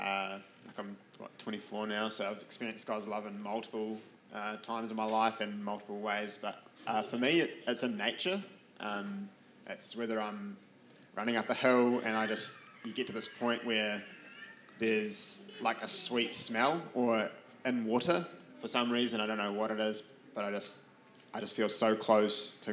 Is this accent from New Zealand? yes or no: yes; Whangarei, Northland, New Zealand; now in Hamilton, New Zealand; Ruth let the cat out of the bag. I'm from Whangarei